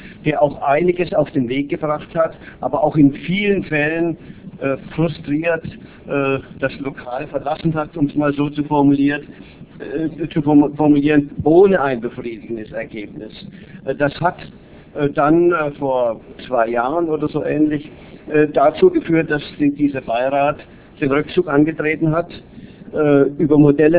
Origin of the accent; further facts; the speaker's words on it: Mainz, Rhineland-Palatinate, Germany; Ja, nun, also ich bin Mainzer und lebe und arbeite in Mainz.